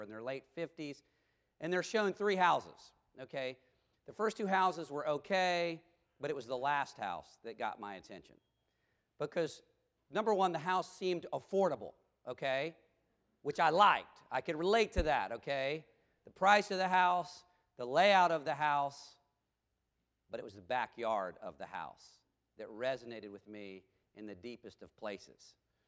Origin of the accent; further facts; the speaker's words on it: Charlotte, North Carolina, United States; I'm from Charlotte, North Carolina. We would go to the beaches of South Carolina.